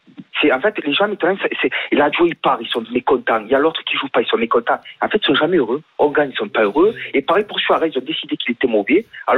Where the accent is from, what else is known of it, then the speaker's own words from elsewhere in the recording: Marseille, Provence-Alpes-Côte d'Azur, France; on est entre amis, on est Marseillais, on est content.